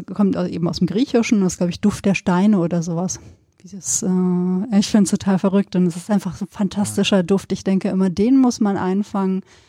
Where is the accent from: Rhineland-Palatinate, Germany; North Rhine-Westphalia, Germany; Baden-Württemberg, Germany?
North Rhine-Westphalia, Germany; ich habe ja auch meine Kindheit da auf dem Land verbracht, dann im Sauerland